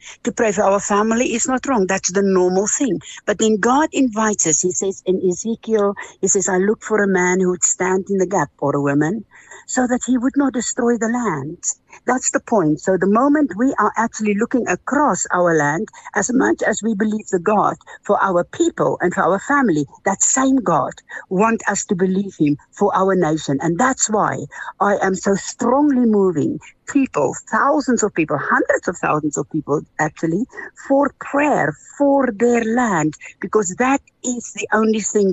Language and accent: English; Free State, South Africa; I was born and bred South African. I grew up in the Free State